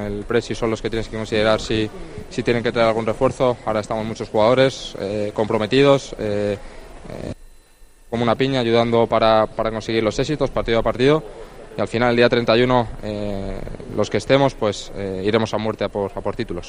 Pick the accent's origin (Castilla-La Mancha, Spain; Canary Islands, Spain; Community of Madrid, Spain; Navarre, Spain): Community of Madrid, Spain; Madrid; yo que soy de Madrid